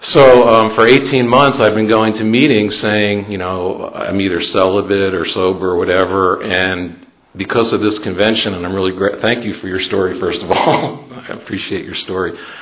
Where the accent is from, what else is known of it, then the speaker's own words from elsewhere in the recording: Atlanta, Georgia, United States; from Atlanta.